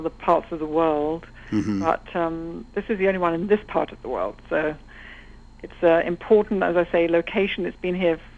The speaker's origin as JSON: {"language": "English", "region": "South East England", "country": "United Kingdom", "tie": "born or raised there", "accent": "British", "said": "Oh, well, it was just outside London, a place called Surrey, and people usually say sorry, but it's actually S-U-R-R-E-Y"}